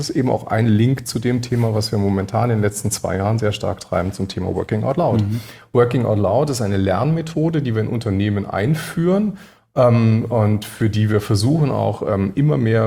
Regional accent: Berlin, Germany; ich komme ja aus Berlin, ne?

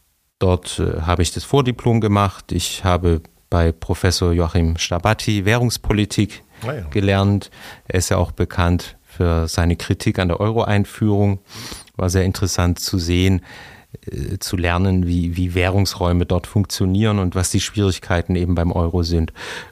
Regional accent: Stuttgart, Baden-Württemberg, Germany; Ich bin geboren 1979 in Stuttgart, habe dort die Schule besucht

